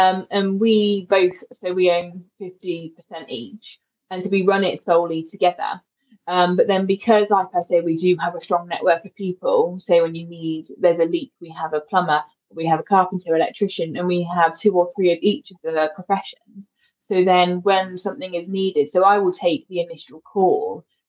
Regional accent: Oxford, South East England, United Kingdom; my family and my partner's family both still live in Oxford. And like I say, we are from Oxford, so we know the area really well.

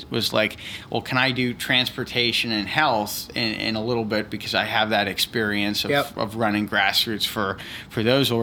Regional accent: Erie, Pennsylvania, United States; So I grew up in Erie, Pennsylvania.

